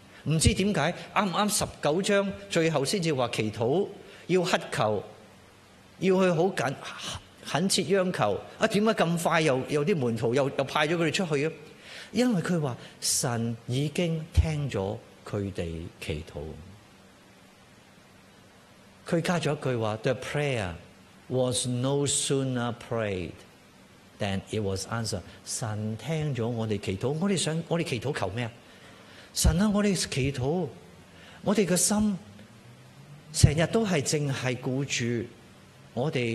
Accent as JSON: {"language": "Chinese", "country": "Hong Kong", "first_language": "Cantonese", "second_language": "Chinese", "said": "我是广东话，我是香港来的，学了这么久英文"}